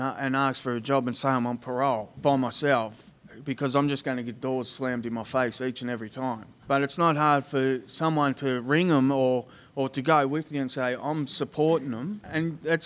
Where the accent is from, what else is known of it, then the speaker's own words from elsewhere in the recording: Shepparton, Victoria, Australia; Like, I'm from Shepparton